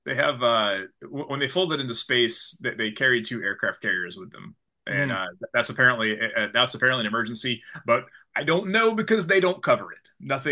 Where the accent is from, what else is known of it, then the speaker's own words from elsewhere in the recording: the South, United States; where as I'm sure you guys probably did also growing up in the South.